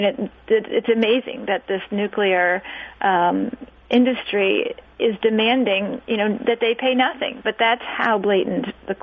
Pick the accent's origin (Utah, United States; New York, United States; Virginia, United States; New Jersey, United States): Virginia, United States; I grew up in Northern Virginia. I still have my T-shirt from that.